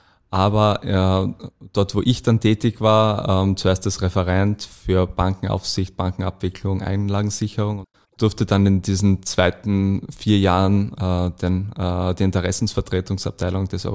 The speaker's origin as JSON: {"language": "German", "town": "Graz", "region": "Styria", "country": "Austria", "said": "Ich habe in Graz studiert, ich bin Grazer"}